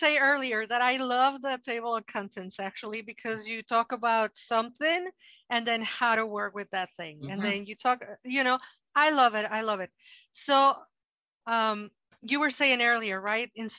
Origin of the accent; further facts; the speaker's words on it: Mexico; I'm Mexican from Mexico.